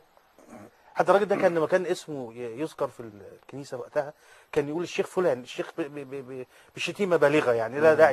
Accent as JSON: {"language": "Arabic", "country": "Egypt", "said": "وده المثل العام اللي عندنا في مصر يقول لك الممنوع مرغوب"}